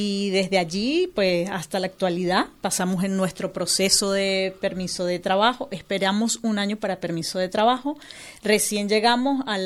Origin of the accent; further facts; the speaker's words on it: Venezuela; moved away as an adult; now in Salamanca, Spain; soy de Venezuela. Llegué a España en el 2023